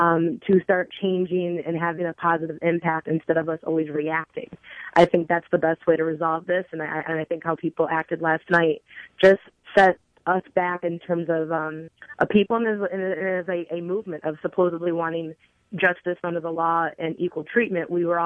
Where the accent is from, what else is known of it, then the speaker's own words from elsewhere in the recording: Detroit, Michigan, United States; And, you know, I'm from Detroit. I understand the quickness to think the worst.